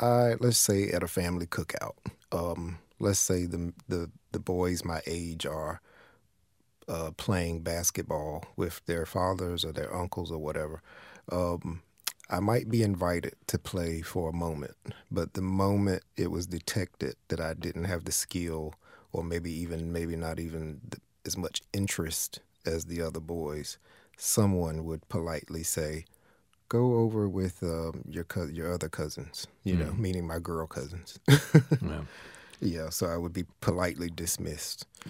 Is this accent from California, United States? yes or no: no; Elizabeth City, North Carolina, United States; Yes, the dialect is pretty much what I heard growing up.